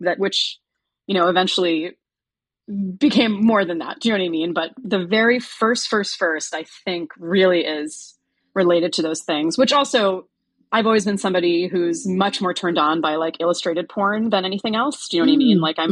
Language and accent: English; Florida, United States; You know, I grew up in South Florida and it's always been a bit of a trash fire